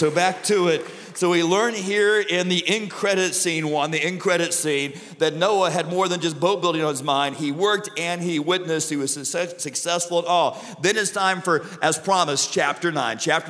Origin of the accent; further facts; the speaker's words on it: Southern United States, United States; By the way, I'm from the South. I can't say the word naked.